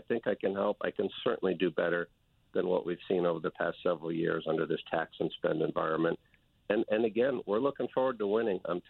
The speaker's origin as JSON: {"language": "English", "town": "New Haven", "region": "Connecticut", "country": "United States", "tie": "born or raised there", "said": "I've had a great life in Connecticut. I grew up on Dixville Avenue in New Haven. I moved to North Haven. I'm a public product of the public schools."}